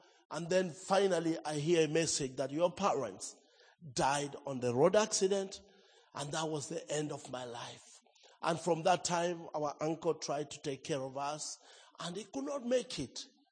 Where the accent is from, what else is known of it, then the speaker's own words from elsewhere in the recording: Nakuru, Nakuru County, Kenya; born there; I was born in Kenya, in that town that I'm preaching right now called Nakuru.